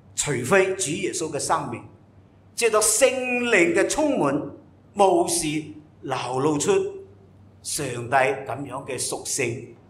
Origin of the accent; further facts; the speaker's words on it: Singapore; 我哋嘅政府曾经想次应呢、这个愿言尽法嚟举律我哋新加坡人一啲行为咧